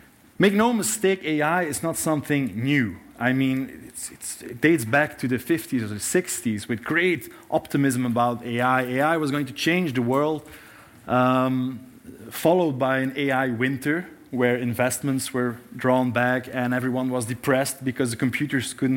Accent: Belgium; I'm from Belgium, which is essentially a very small country with a very large problem because nothing really works in my country.

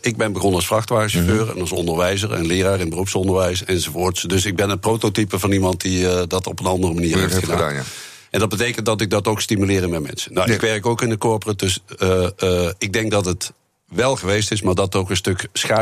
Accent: Wouw, North Brabant, Netherlands; born there; Dat is in Wouw, dat ken jij niet. Dus het ligt tussen Roosendaal en Bergen op Zoom.

